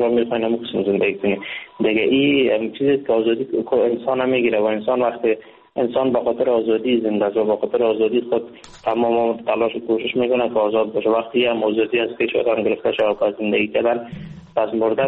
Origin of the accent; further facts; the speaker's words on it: Afghanistan; moved away as an adult; now in India; وقتی که من از افغانستان بی طرف آمدم، با مجردی که داخل کشور هند شدم،